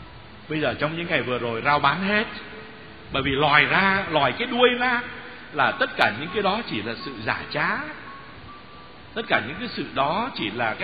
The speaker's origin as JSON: {"language": "Vietnamese", "region": "Northern Vietnam", "country": "Vietnam", "accent": "Northern Vietnamese", "said": "Mà cái giọng tôi thì tôi mà nói đúng giọng Bắc thì ít người phát hiện ra là tôi là Bắc di cư"}